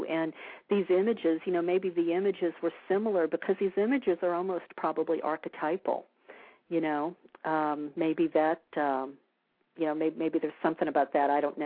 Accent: New Orleans, Louisiana, United States; I've been thinking a lot about what's going on in the Gulf, just south of my hometown, New Orleans, you know, with this catastrophic oil spill. You know, maybe I'm more tuned in than maybe the average American because it's where I come from. You know, those are my roots.

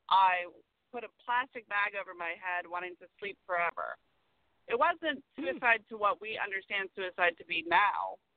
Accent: the South, United States; so that caused even a bigger issue because it rhymes with absolutely everything growing up in the South, right?

